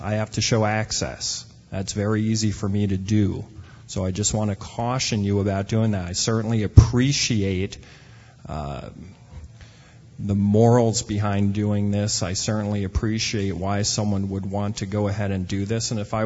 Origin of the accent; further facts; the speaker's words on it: Minneapolis, Minnesota, United States; I'm a detective from Minneapolis, and I'm currently assigned to the Minnesota High-Tech Crime Task Force.